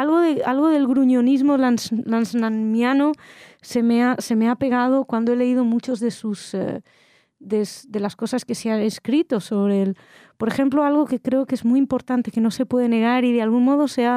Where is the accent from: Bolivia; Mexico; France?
France; Soy francesa también